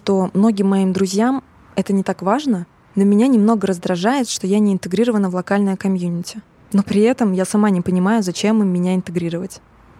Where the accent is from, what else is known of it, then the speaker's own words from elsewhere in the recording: Russia; никогда больше не скрывала, что я из России